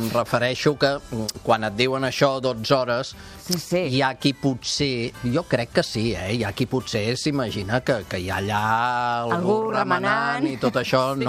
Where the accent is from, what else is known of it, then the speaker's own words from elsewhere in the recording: Catalonia, Spain; Jo sempre dic, com a català